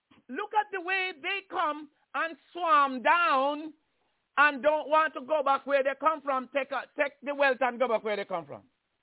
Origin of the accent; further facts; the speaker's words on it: Jamaica; now in United States; I come from Jamaica and come to America.